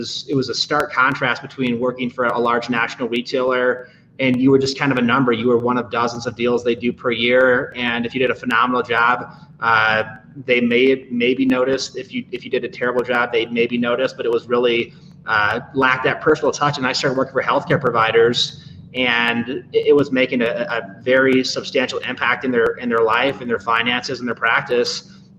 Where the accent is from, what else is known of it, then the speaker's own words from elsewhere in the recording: Michigan, United States; Yeah, so I grew up in Michigan, and I took a little bit of an unusual career path.